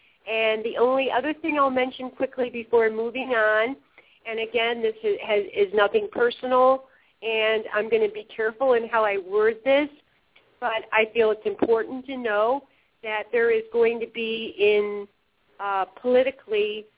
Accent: Chicago, Illinois, United States; I grew up in Chicago, and I just look out there, and I'm like, really, people, seriously?

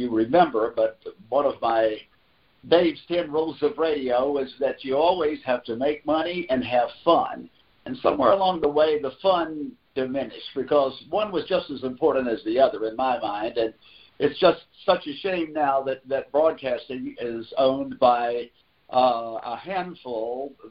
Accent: Salem, Virginia, United States; now in Smith Mountain Lake, United States; I'm originally from Salem, Virginia, but now I live in my address is Smith Mountain Lake, Virginia.

